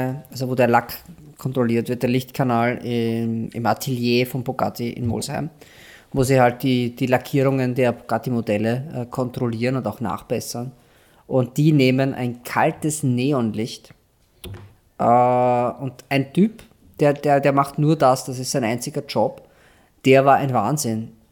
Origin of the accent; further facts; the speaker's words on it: Austria; als Österreicher.